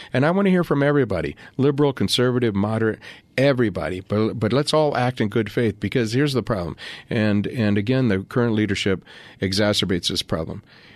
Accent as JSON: {"language": "English", "town": "Mesa", "region": "Arizona", "country": "United States", "tie": "born or raised there", "said": "I grew up in Mesa. Okay, so I've been lucky enough to be part of the LDS community my entire life without being LDS."}